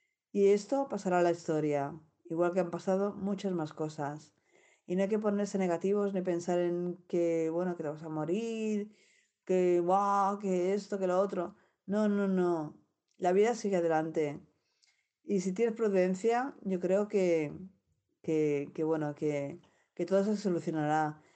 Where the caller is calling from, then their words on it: Barcelona, Catalonia, Spain; de Radio Nicosia, desde Barcelona.